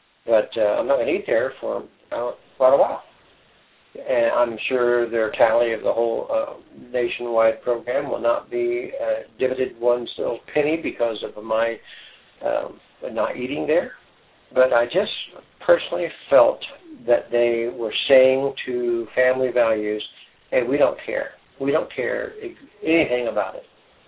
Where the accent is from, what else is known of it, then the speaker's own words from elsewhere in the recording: United States; I mean, we know that because we're American.